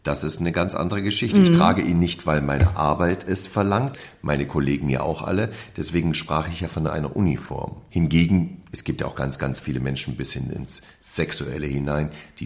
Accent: Germany; born or raised there

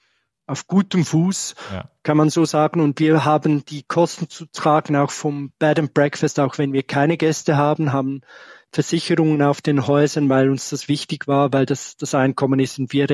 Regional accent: Switzerland; wir als Schweizer, wo gerne Käse essen.

